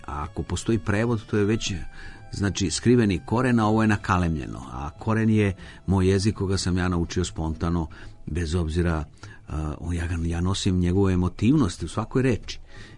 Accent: Serbia; smo nacionalno opredeljeni kao Srbi

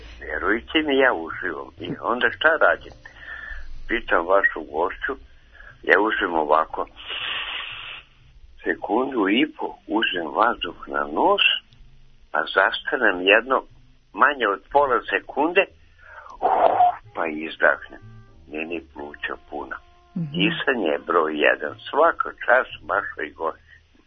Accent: Serbia; ja sam ovako sa Stare planine, a zauveran iz okoline Kikine.

